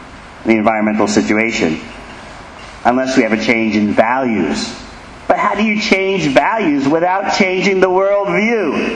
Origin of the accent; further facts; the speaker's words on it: New York City, New York, United States; now in New Zealand; I said, I'm a refugee from New York.